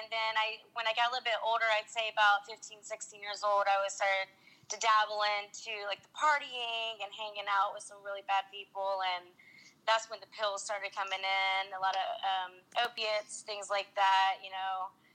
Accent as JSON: {"language": "English", "town": "Anderson", "region": "Indiana", "country": "United States", "said": "You know, I was from Anderson, Indiana, a small town in Indiana."}